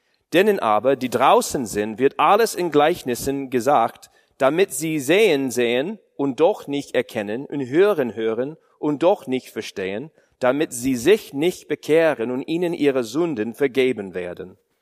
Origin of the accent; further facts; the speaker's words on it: Wyoming, United States; German is a second language; moved away as an adult; now in Cologne, Germany; Ursprünglich komme ich aus Wyoming. Vielleicht habt ihr schon meine komische Akzent gehört. Und so für die letzten 10 Jahre sind wir auch hier in Köln